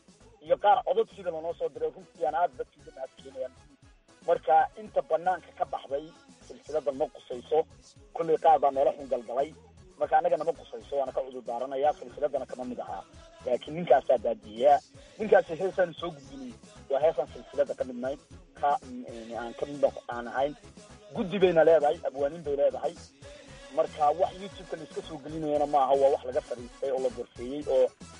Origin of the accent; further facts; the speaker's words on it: Somaliland, Somalia; aniga shaksi ahaan waxaan ka soo jeedaa somalilan